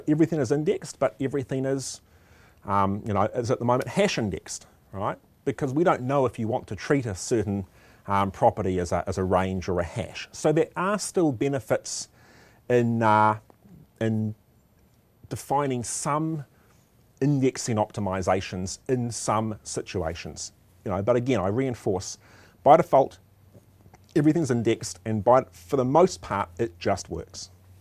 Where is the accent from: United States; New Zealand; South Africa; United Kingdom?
New Zealand; I'm from New Zealand.